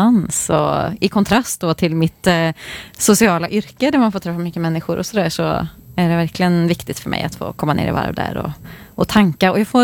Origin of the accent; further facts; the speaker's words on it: Töreboda, Västra Götaland County, Sweden; I lilla Törboda där jag växte upp så fanns det väldigt mycket musik för att vara en sån liten ort.